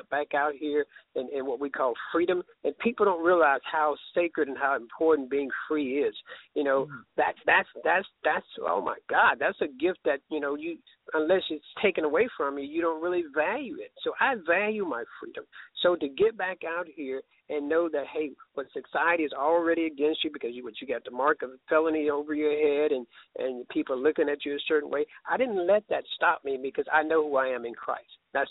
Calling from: Sardis, Mississippi, United States; I stepped out back here to come on to the show. I'm down in Sardis, Mississippi.

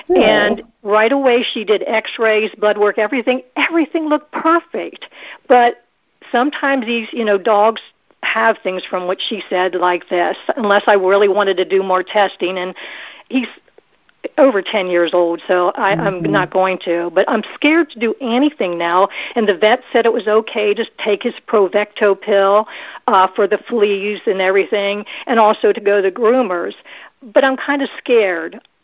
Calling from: Columbia, South Carolina, United States; But I am from Columbia, South Carolina, mm-hmm. and I'm calling about Buddy.

